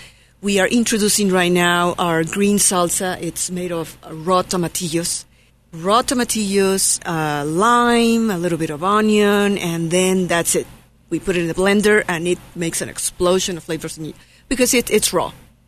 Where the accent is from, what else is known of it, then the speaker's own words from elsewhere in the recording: Oaxaca, Mexico; I'm from Oaxaca, south of Mexico.